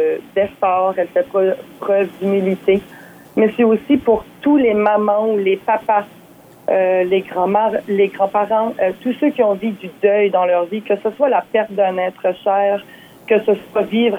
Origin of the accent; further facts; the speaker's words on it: Paquetville, New Brunswick, Canada; Je suis native de Paquetteville.